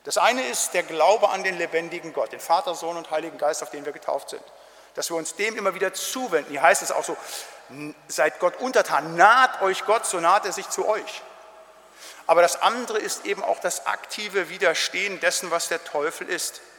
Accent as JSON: {"language": "German", "region": "North Rhine-Westphalia", "country": "Germany", "said": "Also da, wo ich herkomme aus dem Siegerland"}